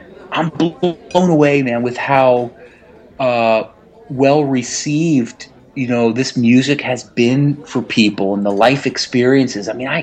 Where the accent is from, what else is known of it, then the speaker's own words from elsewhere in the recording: Connecticut, United States; In my hometown here in Connecticut, a young 17-year-old boy dove into the water at the Long Island Sound. I live in Connecticut.